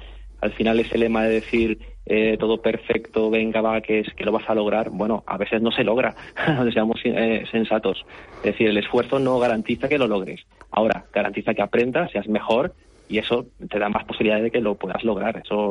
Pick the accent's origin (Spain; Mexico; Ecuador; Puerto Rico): Spain; Canary Islands; moved away as an adult; yo soy canario en peligro de extinción, como me dijo uno una vez. Bueno, antes que nada, yo salí de Canarias con 19 años.